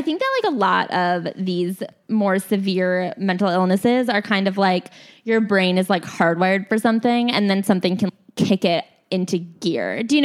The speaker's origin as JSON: {"language": "English", "region": "Midwest", "country": "United States", "said": "Like, I'm from the Midwest, and there it's like, I don't know. I, like, one time mentioned potentially going to therapy, and my parents were like, for what?"}